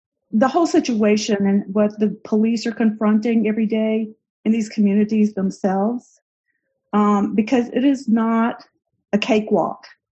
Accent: the South, United States; now in Chicago, United States; I grew up in the South as well, and so all of this seems very familiar in a way, in a big way. But I also live on the South Side of Chicago and have since the 1980s.

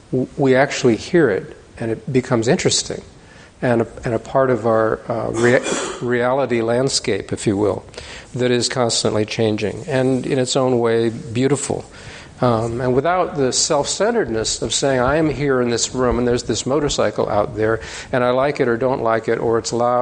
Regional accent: California, United States; I used to swim on swim teams when I grew up in California

